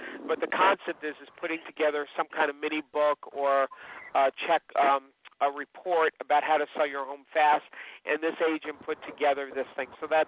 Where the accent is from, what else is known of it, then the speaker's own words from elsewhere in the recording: Long Island, New York, United States; the fact that I'm from Long Island, you know, we have a lot of fishing because we're surrounded by water.